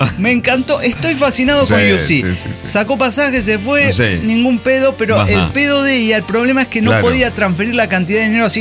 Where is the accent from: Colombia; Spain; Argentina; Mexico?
Mexico; Mexico City; de la Ciudad de México.